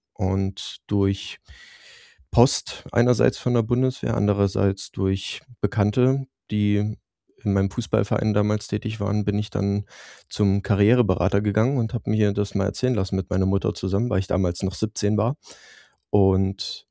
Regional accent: Leipzig, Saxony, Germany; now in Berlin, Germany; Ich bin im Bundeswehrkrankenhaus Berlin tätig, komme ursprünglich aus Leipzig und bin vor 10 Jahren nach Berlin gezogen

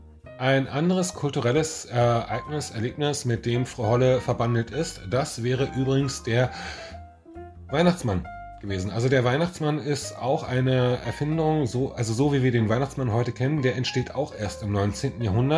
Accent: Berlin, Germany; Ich komme aus Berlin.

